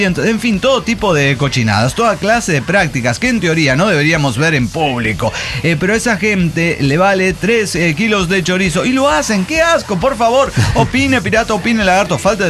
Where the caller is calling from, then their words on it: Guadalajara, Jalisco, Mexico; de Guadalajara.